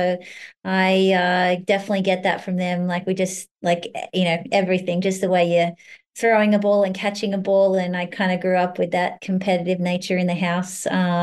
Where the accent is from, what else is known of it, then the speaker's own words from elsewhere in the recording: Sydney, New South Wales, Australia; I grew up in Sydney, which is in the state of New South Wales. And when I was about 18, my parents moved about four hour drive north of Sydney in a beautiful little town called Tuncurry.